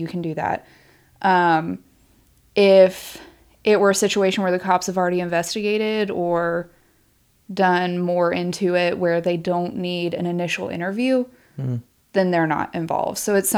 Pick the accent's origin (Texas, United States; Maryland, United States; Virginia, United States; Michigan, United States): Virginia, United States; So I am from Virginia.